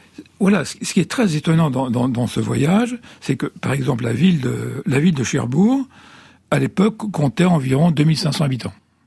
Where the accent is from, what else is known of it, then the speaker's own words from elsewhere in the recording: Italy; je ne suis pas monarchiste, mais je suis italien.